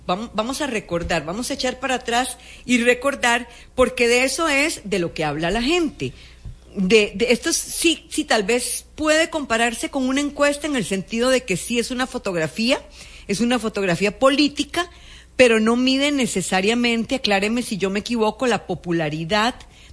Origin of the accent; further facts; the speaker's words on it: Costa Rica; ¿somos honestos los costarricenses a la hora de hablar en redes?